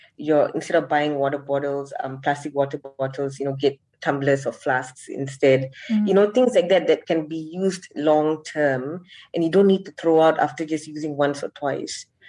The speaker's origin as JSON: {"language": "English", "town": "Seremban", "region": "Negeri Sembilan", "country": "Malaysia", "said": "I come from Seremban"}